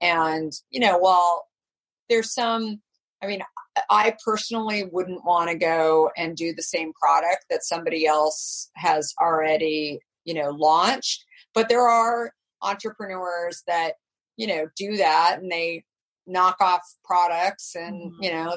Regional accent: Arizona, United States; And growing up in Arizona, I thought, I was always afraid.

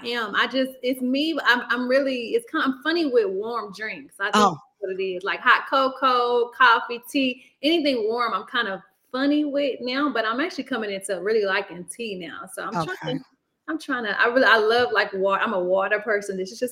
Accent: Arlington, Texas, United States; I'm from Dallas, well, actually Arlington. I'm from Arlington, Texas

